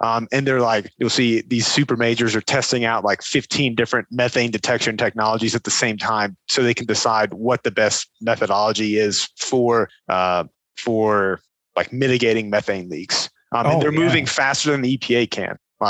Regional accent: Louisiana, United States; Haynesville, I'm not as familiar with their pipeline capacity constraints, but I am from Louisiana, and it is significantly easier to build pipelines there than it is in the Northeast.

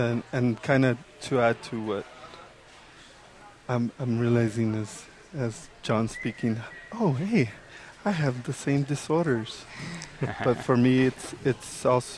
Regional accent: Los Angeles, California, United States; I'm from East Los Angeles, which sometimes gets referred to as Little Mexico.

